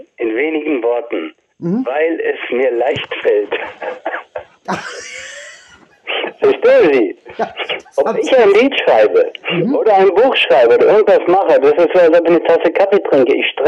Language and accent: German; Italy; also born or lived in Austria; Ich bin in Italien aufgewachsen.